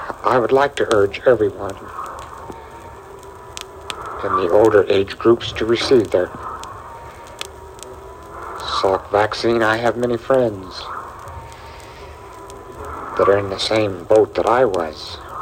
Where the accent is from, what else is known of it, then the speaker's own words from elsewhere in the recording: Estes Park, Colorado, United States; from Estes Park, Colorado.